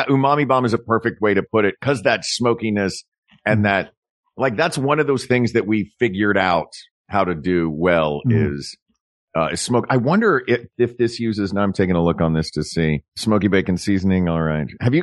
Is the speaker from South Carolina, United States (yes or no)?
no; Tennessee, United States; Well, I grew up in East Tennessee, and that's how we spell the mountains there.